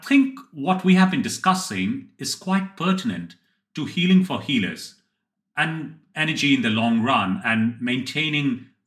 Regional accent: Kolkata, West Bengal, India; October, Kolkata or Calcutta, however you call it, is the place to be. This is an unashamed plug for my hometown

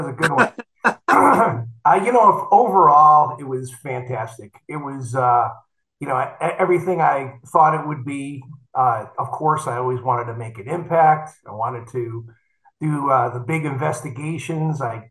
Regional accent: Waterbury, Connecticut, United States; No, I grew up in Waterbury, Connecticut

